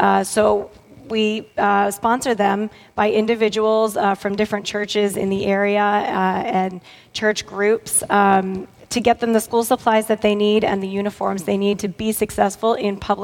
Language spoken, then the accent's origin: English; Catonsville, Maryland, United States; moved away as an adult; now in Guatemala; I grew up in Catonsville, close to here, and graduated from Towson University.